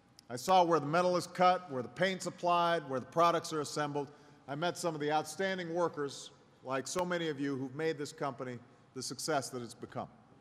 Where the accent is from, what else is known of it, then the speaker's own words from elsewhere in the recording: Illinois, United States; And I know from Illinois, you know, my home state, you know, when a town loses its major employer, it is hard to bounce back.